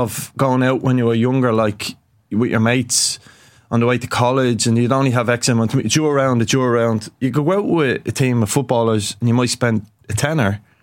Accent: Killinarden, Leinster, Ireland; I grew up in Killinarden. I've said this before. Late 80s, early 90s, and heroin ripped through.

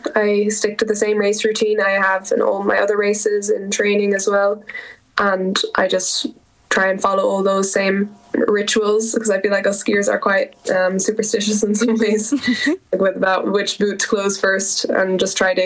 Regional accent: Lucerne, Switzerland; also born or lived in Wicklow, Ireland; that's where I was born, and I grew up in Wicklow until I was about 5 years old. And then my family moved with me to Switzerland, and I've been living in Switzerland near Luzerne ever since.

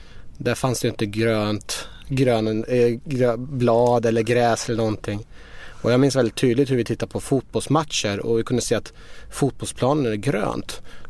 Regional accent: Norrköping, Östergötland, Sweden; also born or lived in Shiraz, Iran; Nej, jag har ju växt upp i Norrköping.

